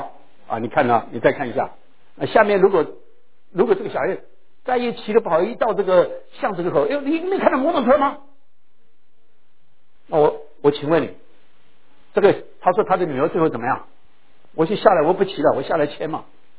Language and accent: Chinese; China; 那我们中国人只注重这个教育，外表的教育